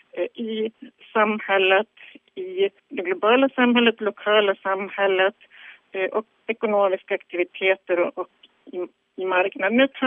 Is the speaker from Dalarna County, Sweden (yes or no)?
yes; Dalarna County, Sweden; Jag kommer från Dalarna.